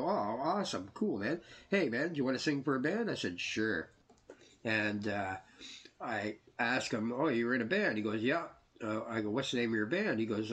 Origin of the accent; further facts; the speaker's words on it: Dartmouth, Nova Scotia, Canada; Anyway, from Dartmouth, Nova Scotia originally. I was born in Wallace Heights. We lived there like most of our lives as kids